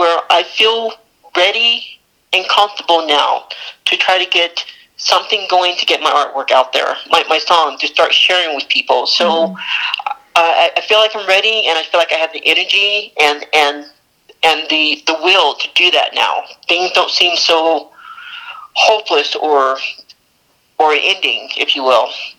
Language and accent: English; Hawaii, United States; also born or lived in Charleston, South Carolina; now in New Mexico, United States; And I was born in Hawaii, of all places. I miss it. I miss home. It's not the same here in New Mexico, but it'll do in a pinch for the most part.